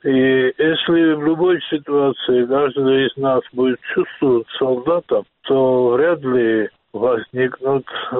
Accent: Georgia; Разве это мы, грузины?

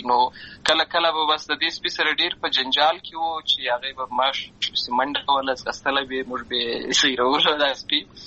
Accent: Lashkar Gah, Helmand, Afghanistan; زه په اصل کې د اروزګان ولایت یم، اما زه په هلمند ولایت لشکرګاه کې پیدا شوی یم، امالته لوی شوی یم، امالته مې ښوونځی لوستی دی،

